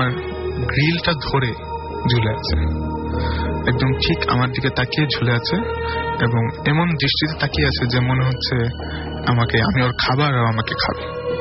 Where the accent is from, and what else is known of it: Dhaka, Dhaka Division, Bangladesh